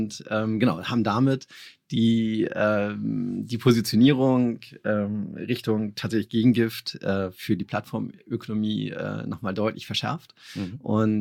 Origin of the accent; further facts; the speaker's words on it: Kiel, Schleswig-Holstein, Germany; Genau, ich bin Kieler Jung.